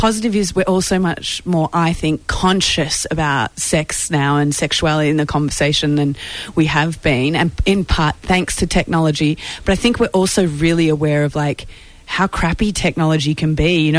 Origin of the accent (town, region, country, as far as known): Australia; now in United States